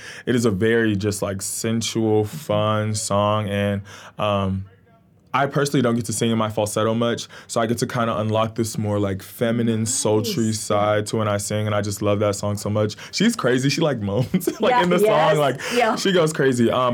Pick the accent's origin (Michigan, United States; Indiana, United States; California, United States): Indiana, United States; Gary; I'm very grateful to be here representing my family in my hometown, Gary, Indiana